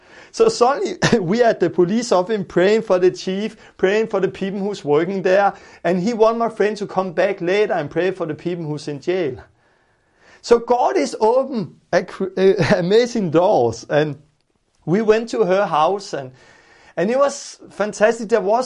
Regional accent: South Africa; It's only 1 minute and I'm from South Africa

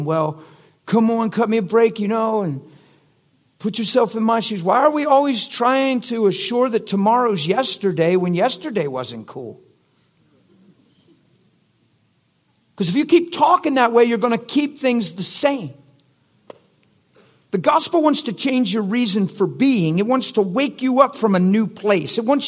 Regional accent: East Coast, United States; I'm from the East Coast, so it's 12:05 to me.

